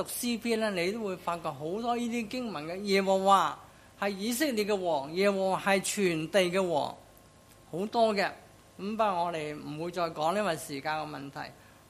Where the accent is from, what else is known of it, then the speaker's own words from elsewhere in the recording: China; 同我哋中國人或者甚至西方人個良心有少少唔同啊。